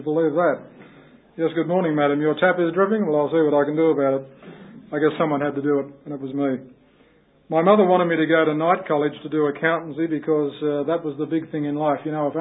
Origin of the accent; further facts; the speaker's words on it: Newcastle, New South Wales, Australia; I'm 46 years of age. I was born and lived in Newcastle my entire life. That's about 100 miles north of here if you are from interstate. My family had an Anglican background